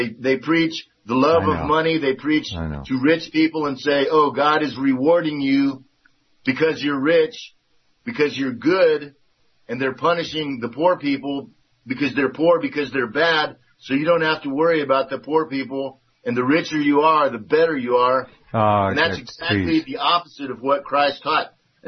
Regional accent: Texas, United States; like me, you know, growing up in Texas in the South, you know, they have these, mega churches

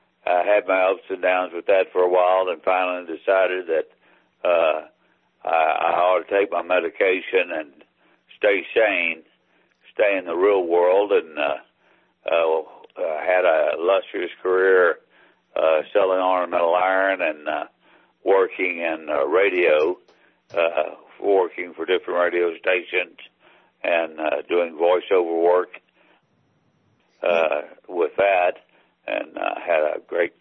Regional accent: Houston, Texas, United States; Well, I was born and raised in Houston, Texas. In 1950, I came into this world and had a great childhood. Growing up in Houston, it was a lot smaller place than it is now and a lot friendlier.

